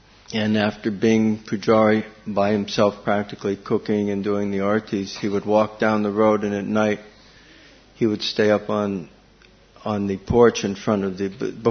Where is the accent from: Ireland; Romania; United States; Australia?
United States; Certainly when we grew up in America